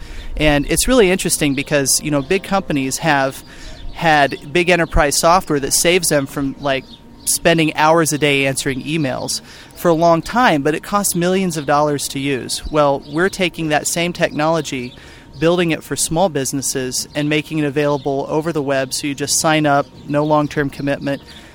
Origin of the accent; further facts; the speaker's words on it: Midwest, United States; Even though we're all from the Midwest, we all, after owning our own businesses, decided to go to school and get a degree